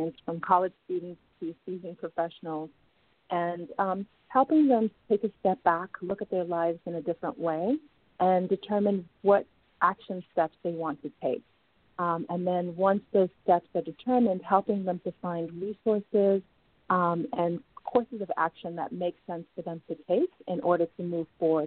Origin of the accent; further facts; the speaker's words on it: Ghana; also born or lived in Zimbabwe / Kenya / Tanzania / Uganda; So we're originally from Ghana. I was raised, wherever we were, I was raised in Ghanaian culture.